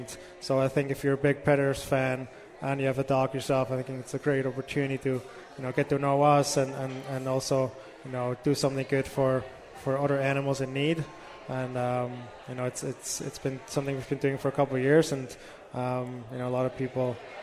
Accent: Switzerland; growing up in Switzerland, you're exposed to it.

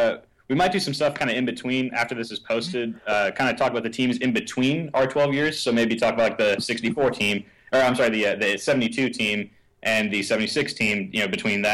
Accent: San Antonio, Texas, United States; We're both from San Antonio, so he writes some stuff for Pounding the Rock, the Spurs blog.

